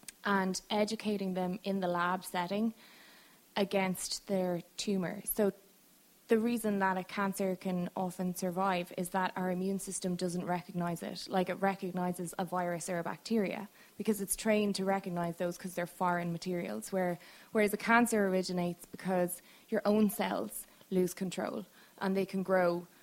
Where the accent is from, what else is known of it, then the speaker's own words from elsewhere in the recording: Ireland; now in Tampa, United States; So I'm Irish, in case you didn't.